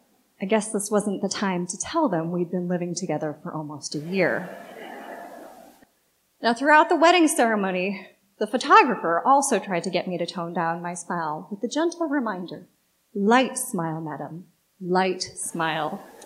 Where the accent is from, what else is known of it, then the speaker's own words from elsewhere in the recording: Chicago, Illinois, United States; It's like a strange cousin to, where are you from? And when I say Chicago, the equally problematic follow-up, no, where are you really from?